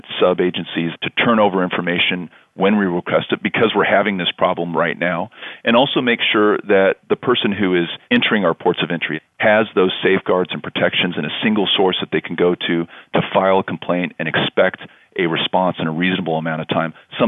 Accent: El Paso, Texas, United States; This is an awful case and deeply embarrassing to me as an El Pasoan and as an American.

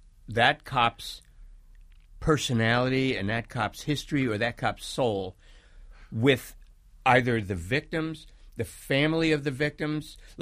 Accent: New York City, New York, United States; there's a lot of shout-outs to the very original places where I grew up in the East Bronx and other places.

